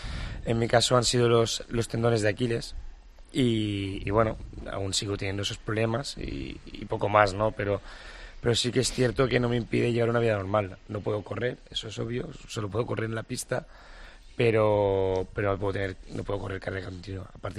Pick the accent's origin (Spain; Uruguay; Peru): Spain; Valencia, Valencian Community; Valencia es mi tierra